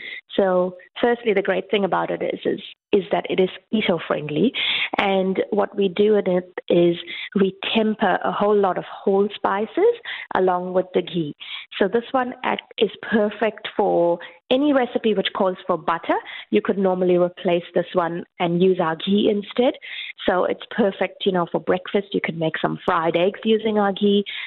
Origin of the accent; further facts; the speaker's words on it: New Zealand; When I was a teenager growing up in New Zealand